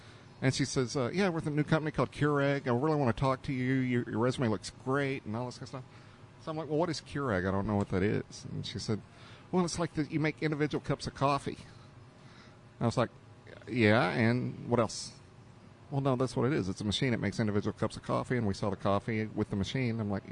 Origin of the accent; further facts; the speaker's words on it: Dallas, Texas, United States; Man, I grew up in the Dallas area.